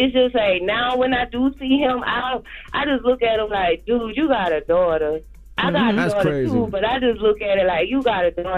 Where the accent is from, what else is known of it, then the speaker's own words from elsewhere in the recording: Orangeburg, South Carolina, United States; I'm from South Carolina. I'm from Orangeburg, like a little small town.